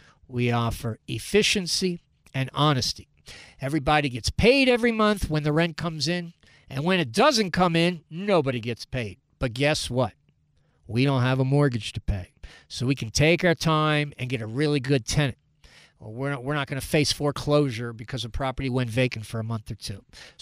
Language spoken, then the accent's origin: English; Baltimore, Maryland, United States; And there's other guys in my hometown. I'm from Baltimore